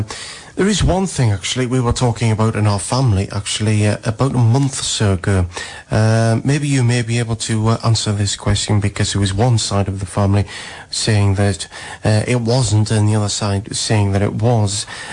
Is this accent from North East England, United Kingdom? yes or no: yes; North East England, United Kingdom; oh, where are you from? And, you know, we'll say, oh, we're from Sears. Oh, yes, Northumberland.